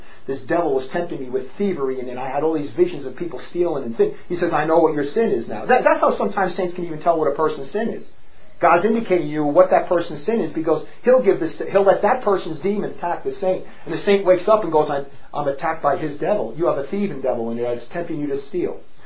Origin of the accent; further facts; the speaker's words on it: Newark, New Jersey, United States; It's just like every guy I grew up with in Newark, New Jersey, is all the same.